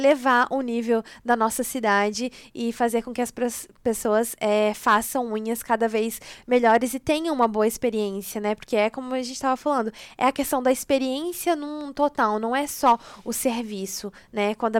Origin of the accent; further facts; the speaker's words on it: Brazil; moved away as an adult; quando eu saí do Brasil, por exemplo, falando em questão de valores, eu já ganhava mais de 10 mil reais fazendo unhas no Brasil.